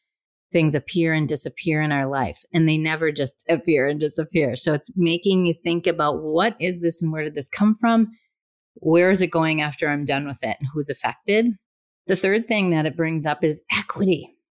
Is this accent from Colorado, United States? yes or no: no; Minnesota, United States; and yeah, I'm biased, I'm from Minnesota, but I know the people here.